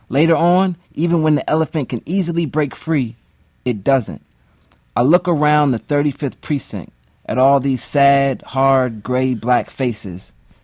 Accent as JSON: {"language": "English", "country": "Zimbabwe", "tie": "born there", "said": "And you mentioned I was born in Zimbabwe."}